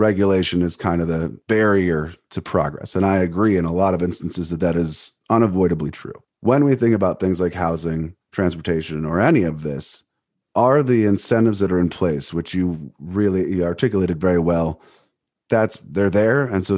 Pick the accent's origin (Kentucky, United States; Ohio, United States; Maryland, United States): Ohio, United States; Cleveland; I'm from Cleveland, Ohio natively, and that certainly is a truth of our city at this point.